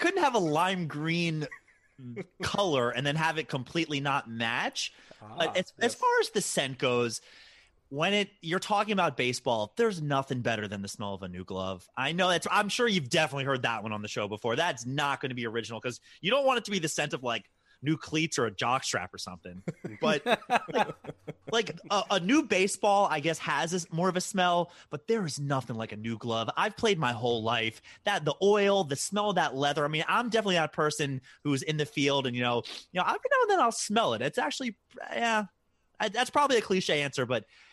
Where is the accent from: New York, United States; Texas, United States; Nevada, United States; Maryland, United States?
Maryland, United States; Baltimore; Like, I have a I'm from Baltimore, so I have, like, a Ravens helmet.